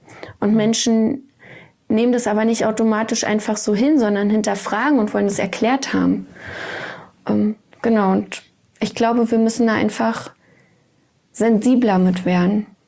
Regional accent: East Germany, Germany; ich komme aus dem Osten und da ist es ja nicht so selbstverständlich gewesen oder ist es immer noch nicht, dass man irgendwie zur Kirche geht.

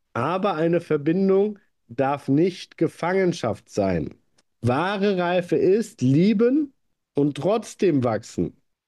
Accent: Frankfurt, Hesse, Germany; moved away as an adult; now in Austria; Ich bin direkt nach meinem Abitur von Frankfurt nach Österreich gezogen.

